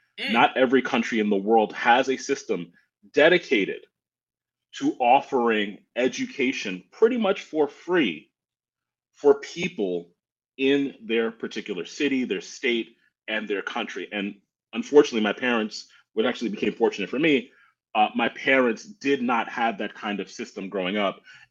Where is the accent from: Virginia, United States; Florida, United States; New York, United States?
New York, United States; New York City; And I'm from New York City, in particular in New York City. So shouting out New York City.